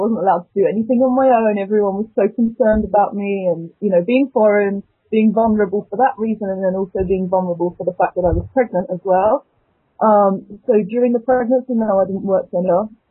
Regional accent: England, United Kingdom; So I told her I'm from England.

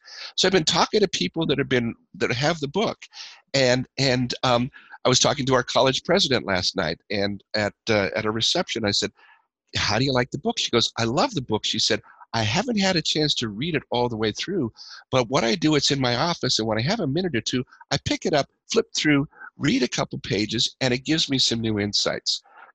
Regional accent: Colorado, United States; Now, growing up in Northern Colorado, my dad was a farmer.

